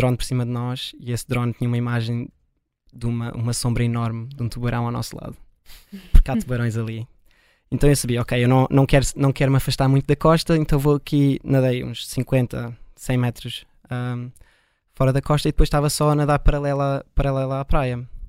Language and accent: Portuguese; Portugal; Eu, felizmente, que cresci em Portugal, fiz muito isso cá nas praias.